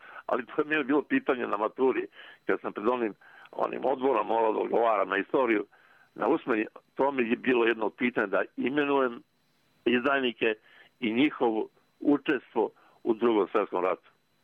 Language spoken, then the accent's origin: Serbian; Montenegro; now in Belgrade, Serbia; smo otišli kod moje majke, sestre, ona je bila živjela u Beogradu i mi smo tu ostali. Pobjegli smo iz Crne Gore jer tamo su nas svi znali.